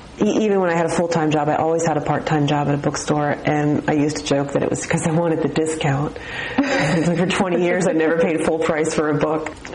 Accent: Piscataway, New Jersey, United States; They're in my hometown of Piscataway, New Jersey.

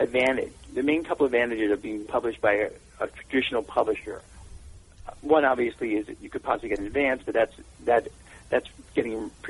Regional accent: Bronx, New York, United States; So anyway, I do have very fond memories of growing up in the Bronx.

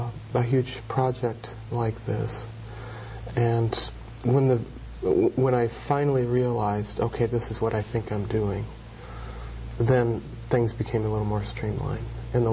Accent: Nebraska, United States; I had to reckon with growing up in Nebraska somehow

